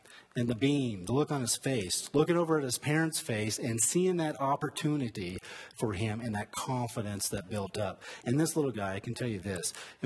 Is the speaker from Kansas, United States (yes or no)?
no; Indiana, United States; I grew up in Indiana, right? And John Wooden was like a legend. Of course, he's from Indiana, so that's probably something to do with it. But I grew up in a small town, Indiana, graduated from Purdue University.